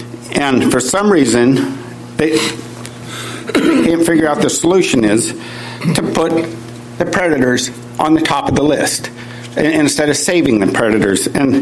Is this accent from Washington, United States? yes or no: yes; Caldwell, Washington, United States; Okay, great. … from Caldwell, Washington.